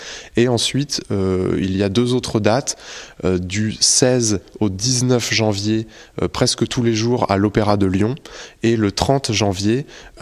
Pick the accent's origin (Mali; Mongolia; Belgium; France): Mongolia; Bayan Kherkhan, Khovd; born there; French is a second language; Je suis né à Bayan Kherkhan, qui est une petite partie d'une commune plus grande qui s'appelle Chandman, qui appartient à la province de Khoft. Donc pour information, je précise, c'est dans l'ouest, l'extrême ouest de la Mongolie, au milieu des montagnes de l'Altaï, à 1700 km de la capitale Oulan-Bator.